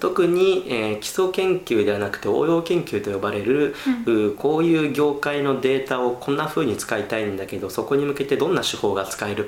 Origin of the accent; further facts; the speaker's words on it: Mie, Japan; 僕の出身が三重県なんですけれども、つい先日帰省のついでにですね